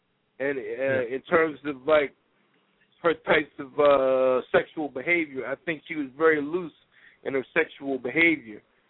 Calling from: Philadelphia, Pennsylvania, United States; American citizen. I'm calling from Philadelphia.

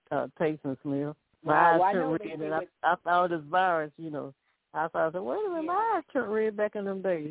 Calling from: Alabama, United States; from Alabama.

